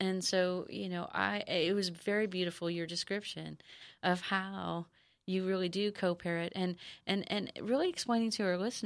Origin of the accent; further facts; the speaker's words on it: Hawaii, United States; now in San Diego, United States; we are from Hawaii. We grew up in Hawaii. My daughter was born in Hawaii and we're in San Diego now.